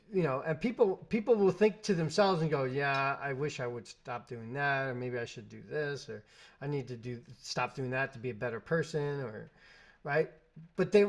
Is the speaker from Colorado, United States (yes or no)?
no; New York, United States; born or raised there; now in New Jersey, United States